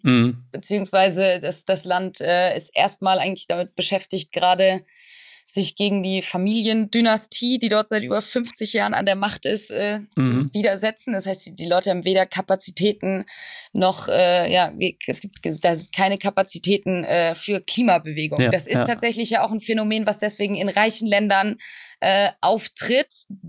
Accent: Tübingen, Baden-Württemberg, Germany; Nee, ich bin aufgewachsen und geboren in Tübingen.

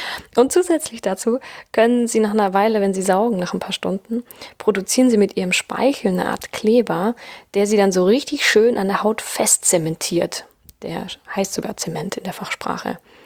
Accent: Bavaria, Germany; Bayern, wo ich herkomme

